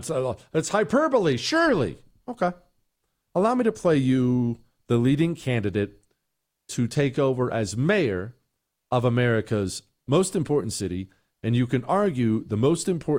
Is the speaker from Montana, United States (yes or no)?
yes; Montana, United States; also born or lived in Ohio; I grew up in Montana and Ohio